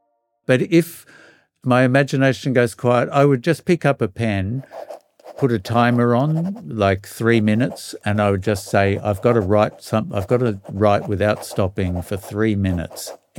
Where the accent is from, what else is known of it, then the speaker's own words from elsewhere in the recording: Vermont, United States; I grew up in Vermont, just a little bit south of Vermont South is south of Vermont.